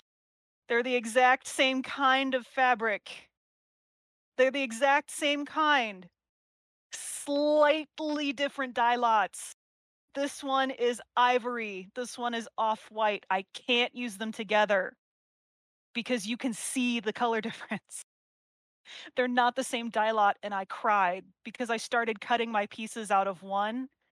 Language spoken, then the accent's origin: English; Texas, United States; And of course, you know that we are from Texas, and Texas likes to play around with the weather randomly.